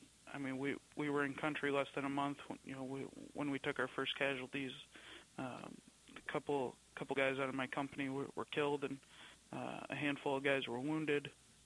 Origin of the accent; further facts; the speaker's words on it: United States; My father and his family, they grew up in New York City, and you know, and just being an American, you know, I felt like I'd do something.